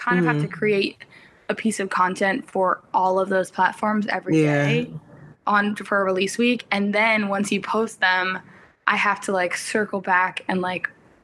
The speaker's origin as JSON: {"language": "English", "town": "Hopkinton", "region": "Massachusetts", "country": "United States", "tie": "born or raised there", "said": "I grew up in Hopkinton."}